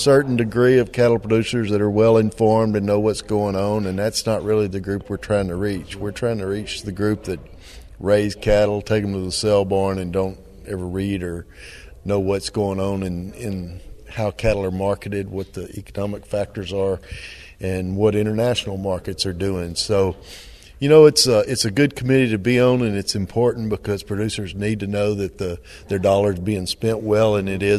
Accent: Beaumont, Texas, United States; I'm from Beaumont, Texas, right down on the coast in the eastern corner of the state next to Louisiana, and a cow-calf producer.

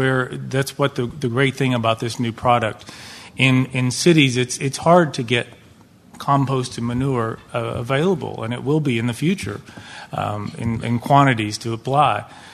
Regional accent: Kentucky, United States; also born or lived in New York City; I'm from Kentucky and graduated from University of Kentucky in 1988. And I moved to New York City to start a rooftop garden design business.

